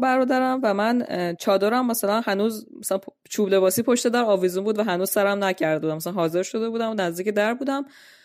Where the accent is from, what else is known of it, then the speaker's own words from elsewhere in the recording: Iran; moved away as an adult; الان که از ایران اومدم اینجا و حجاب دارم، به وضوح من به عنوان یه خانوم مسلمان